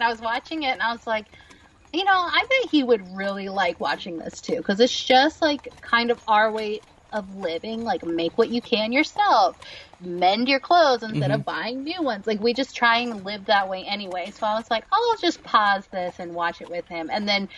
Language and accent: English; Florida, United States; So I am a homesteader from Florida.